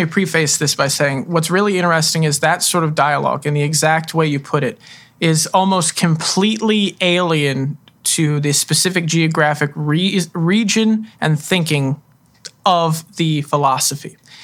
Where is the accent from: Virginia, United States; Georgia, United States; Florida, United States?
Florida, United States; I mean, I'm a Southerner. I'm Florida born, raised.